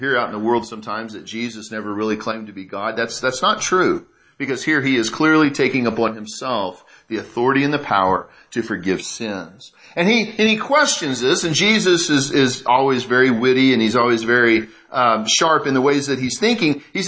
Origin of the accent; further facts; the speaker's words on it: Oklahoma, United States; I grew up in Oklahoma.